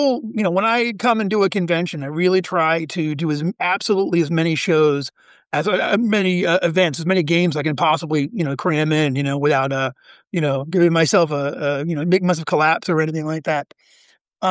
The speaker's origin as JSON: {"language": "English", "region": "New York", "country": "United States", "tie": "born or raised there", "also_born_or_lived": "Georgia", "said": "I was actually born in New York, and I lived, I grew up on Long Island. And then my family, we moved around a lot until my family settled in Georgia."}